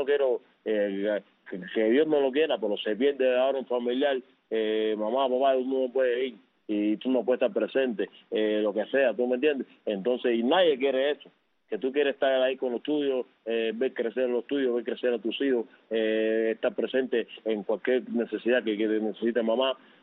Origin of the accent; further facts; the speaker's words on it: Cuba; moved away; ya llevo 11 años fuera de Cuba